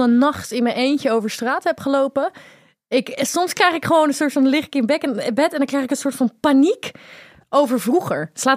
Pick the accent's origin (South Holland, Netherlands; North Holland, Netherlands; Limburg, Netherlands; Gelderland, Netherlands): South Holland, Netherlands; Rotterdam; accent: Rotterdam; En mijn Rotterdamse accent is alleen maar erger geworden.